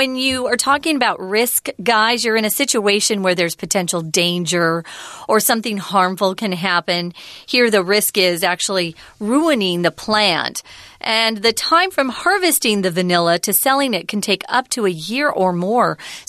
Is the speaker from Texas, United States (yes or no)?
no; Arizona, United States; When I grew up in Arizona, which is close to Mexico. We share a border.